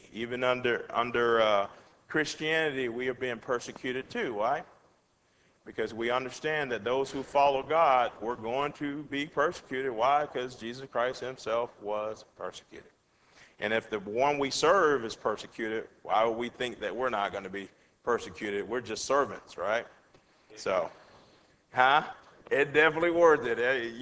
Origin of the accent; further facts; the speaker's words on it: United States; And trust me, being a human, being an American, those things have special place because we grew up with them, you know?